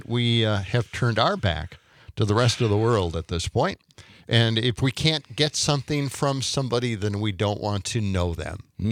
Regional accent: Milwaukee, Wisconsin, United States; Yes, I'm from Milwaukee, man. That's all we had around there.

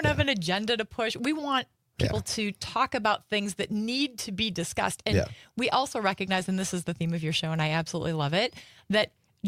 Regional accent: Kaukauna, Wisconsin, United States; Because really, I love Northeastern Wisconsin. You know, I grew up in Kaukauna.

